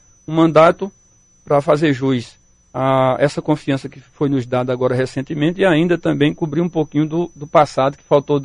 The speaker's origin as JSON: {"language": "Portuguese", "town": "Campina Grande", "region": "Paraíba", "country": "Brazil", "said": "fazer o melhor para minha terra. Eu devo muito a Campina Grande, eu amo essa cidade."}